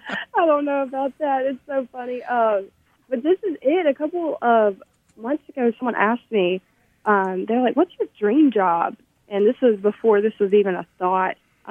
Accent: Saraland, Alabama, United States; I grew up in Saraland, Alabama, and so. Went through the Saraland school system, graduated from Saraland

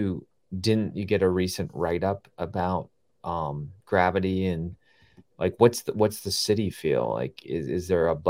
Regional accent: Wisconsin, United States; I'm from Wisconsin. I don't know if you know, but I'm from Wisconsin.

